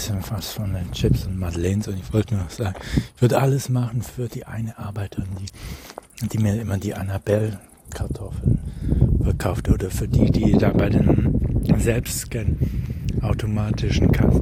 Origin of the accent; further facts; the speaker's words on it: Germany; diese Dinge im Ausland, die gehen mich nichts an, ich bin Deutscher